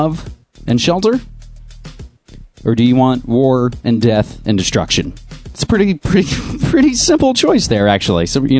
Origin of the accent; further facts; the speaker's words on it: West Virginia, United States; moved away as an adult; now in Portland, United States; Virginia, 28 years, been in Portland for only 4, so I always pay attention to things going down in my home state, almost heaven.